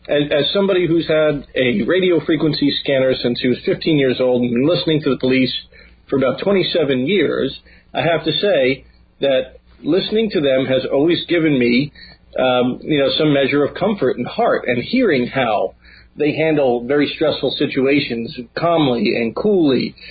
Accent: United States; as an American, it feels like hiding those communications and preventing that form of transparency is particularly un-American to me.

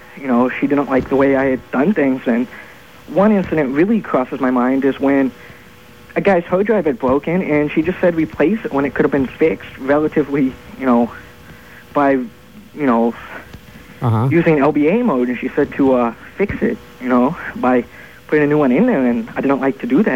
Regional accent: Ohio, United States; I'm from Ohio.

